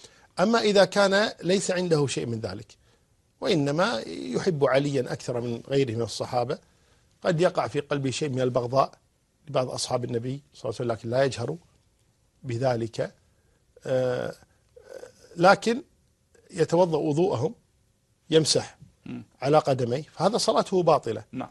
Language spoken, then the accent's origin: Arabic; Kuwait; وعندنا في الكويت نقول نشرق باسمه